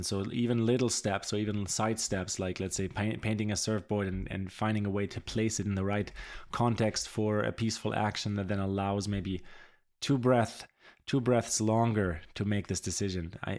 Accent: Germany; learned Spanish and learned to speak Portuguese and English and, you know, deep dive into another culture, very contrary to the culture I grew up in Germany.

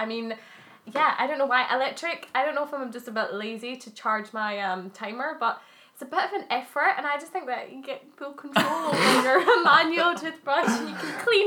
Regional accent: Scotland, United Kingdom; accent: Scottish; The confidence for me to be able to talk on this because of my Scottish accent.

